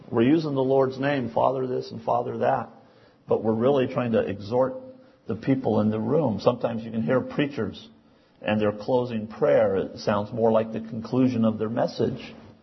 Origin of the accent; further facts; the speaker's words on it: the South, United States; born there; I was born in the South in the Bible Belt, and my uncles and aunts and grandparents all spoke this way.